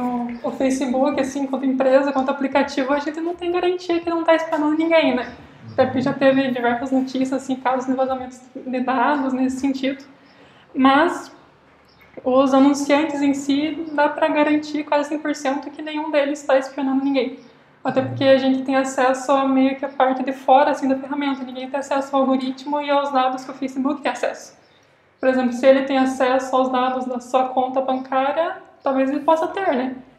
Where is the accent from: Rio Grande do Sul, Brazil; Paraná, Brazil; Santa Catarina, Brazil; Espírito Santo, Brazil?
Santa Catarina, Brazil; Aí na mesma semana eu recebi um anúncio de uma loja física lá na minha cidade de Santa Catarina, falando de promoção de mouse sem fio.